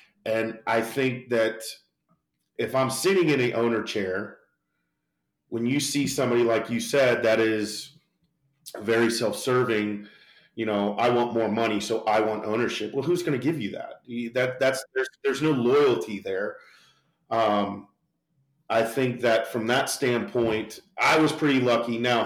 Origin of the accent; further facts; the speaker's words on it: Florida, United States; now in Huntsville, United States; I picked Huntsville because growing up in Florida, the economy is very volatile.